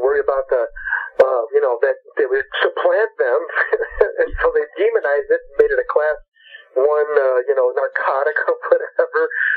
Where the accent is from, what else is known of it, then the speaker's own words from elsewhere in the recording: Naperville, Illinois, United States; I grew up in Naperville, which is a, you know, Chicago suburb.